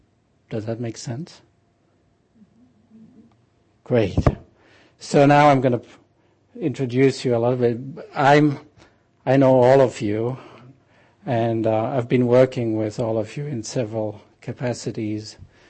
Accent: Switzerland; I'm originally from Switzerland.

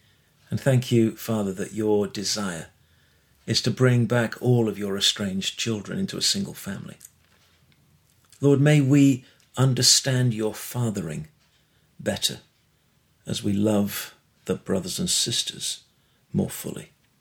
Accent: the north of England, United Kingdom; now in United States; As an Englishman, coming from the north of England, working class stock

